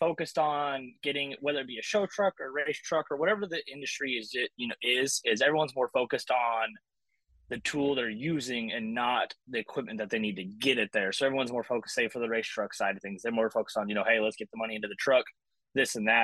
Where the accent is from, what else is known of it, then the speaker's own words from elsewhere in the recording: Idaho, United States; now in Texas; because I grew up in Idaho, so Bully Dog was our thing there that we used. So I've been good friends with them. And then I eventually moved to Texas and became a diesel mechanic.